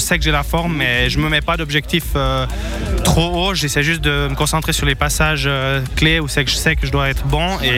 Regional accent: Switzerland; Plus, en tant que Suisse, avec tout ce public

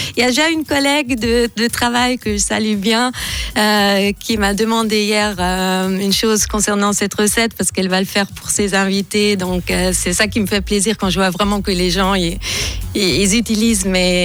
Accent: German-speaking Switzerland, Switzerland; On est suisse allemand, on n'en peut rien.

